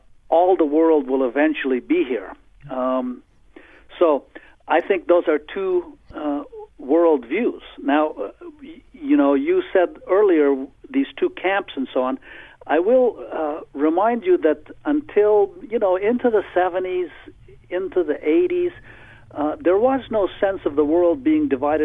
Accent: Afghanistan; because I was born and raised in Afghanistan and learned my first history in Afghan schools there

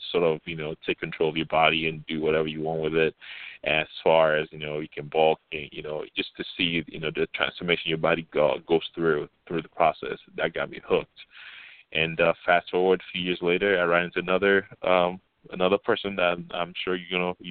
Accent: Nigeria; now in United States; I am Nigerian. I was originally born in Nigeria, and I moved to the state with my parents when I was 2003, I believe.

